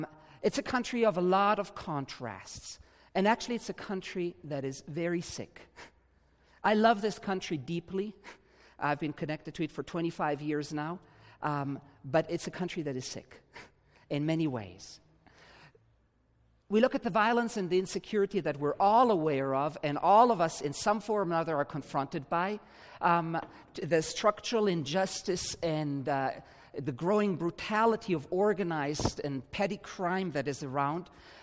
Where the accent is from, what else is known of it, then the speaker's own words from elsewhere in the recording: Côte d’Ivoire; I was born and raised in West Africa, in Côte d'Ivoire, Ivory Coast, and grew up there. I'm Swiss and German descent, so I have two passports.